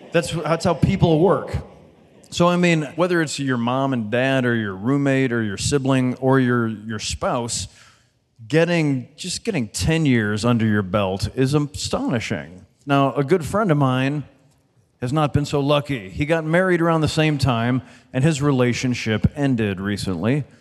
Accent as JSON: {"language": "English", "town": "Los Angeles", "region": "California", "country": "United States", "said": "Now, I'm from Los Angeles, so I'm going to lay a little 411 on you."}